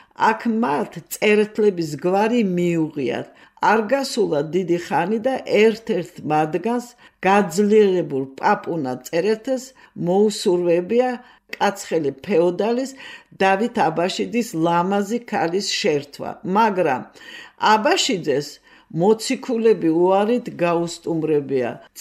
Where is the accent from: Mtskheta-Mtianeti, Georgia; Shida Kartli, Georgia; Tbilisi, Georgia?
Tbilisi, Georgia; born there; თბილისში დავიბადე ჩემი მშობლები, იქ იმერეთში და მე გადმოვიდნენ აქ და ზაფხულობით ყოველთვის მივდიოდით საჩხერის რაიონის სოფელი გორისა.